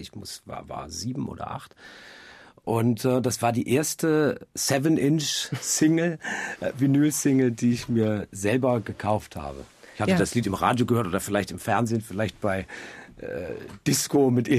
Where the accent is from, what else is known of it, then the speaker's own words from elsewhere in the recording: Offenburg, Baden-Württemberg, Germany; Ich bin in einem Reihenhaus aufgewachsen in Offenburg